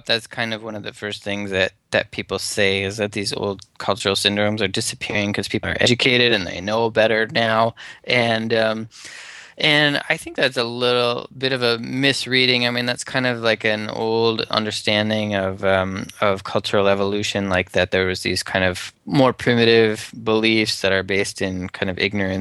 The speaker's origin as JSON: {"language": "English", "town": "Winona", "region": "Minnesota", "country": "United States", "tie": "born or raised there", "lives_now": "Wisconsin, United States", "said": "I mean, I grew up in Winona, so it's kind of on the border of the two places."}